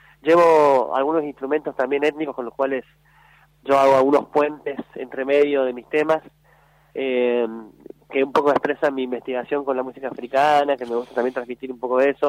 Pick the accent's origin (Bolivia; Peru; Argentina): Argentina; Tierra del Fuego; Luego me voy a Tierra del Fuego, que es donde yo me crié